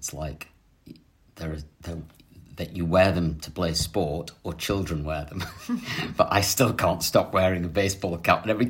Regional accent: United Kingdom; probably because we're British.

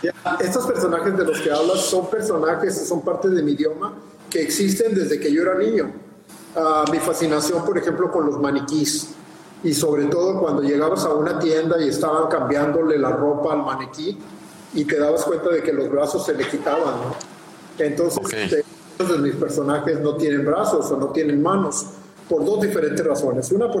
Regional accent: Mexicali, Baja California, Mexico; el periódico de Mexicali, de donde yo soy

